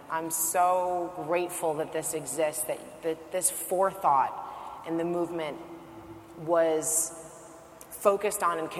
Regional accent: New York City, New York, United States; I grew up in New York City during the crack and heroin and HIV/AIDS epidemics.

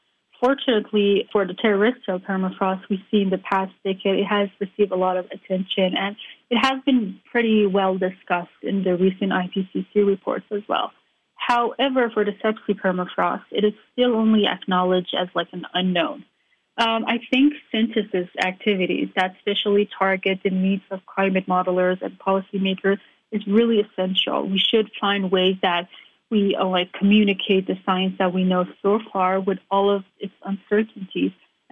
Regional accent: Iran; now in United States; growing up in Iran, I did witness many different types of environmental issues

